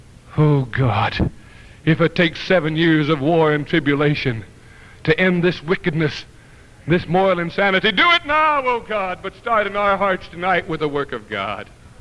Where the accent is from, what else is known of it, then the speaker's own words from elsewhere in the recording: United States; I can go any place in the world, because I'm an American and I'm free.